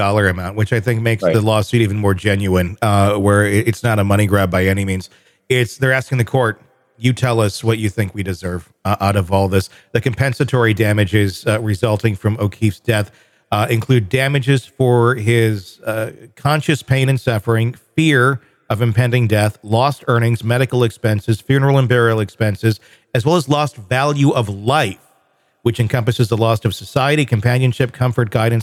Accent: Wisconsin, United States; I grew up in Wisconsin, another very heavy drinking state.

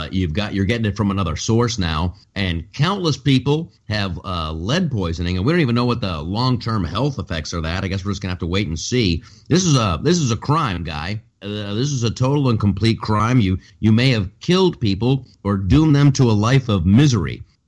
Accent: United States; Like, as an American, that's just one of the things I demand.

